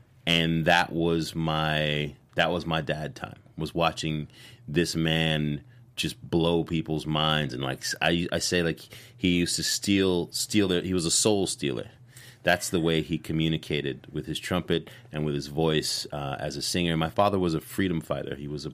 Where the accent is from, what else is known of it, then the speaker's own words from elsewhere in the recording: New York City, New York, United States; Also, growing up in New York City, like, when you're like in the third, fourth grade, they put you in a room with a bunch of instruments